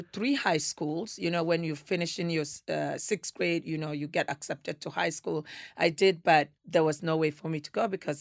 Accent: New York, United States; now in California, United States; And then I came back that time I'm from New York, then went to California.

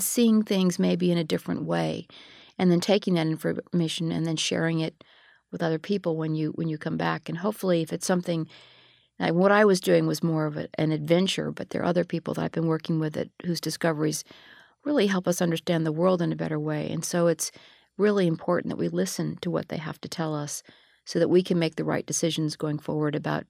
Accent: United States; especially being an American and maybe even being a woman.

